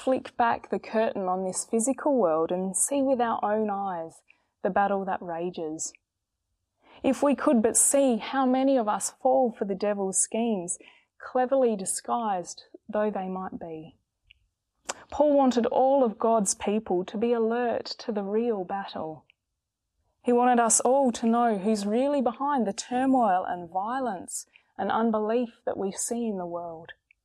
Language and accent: English; Papua New Guinea; also born or lived in Northern Territory, Australia; In the cultures I grew up in Papua New Guinea and the Northern Territory, there was an acute awareness of the spiritual realm.